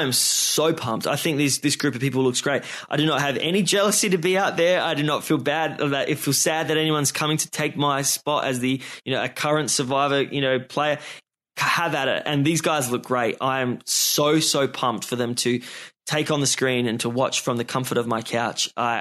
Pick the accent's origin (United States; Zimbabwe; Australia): Australia; Like I'm Australian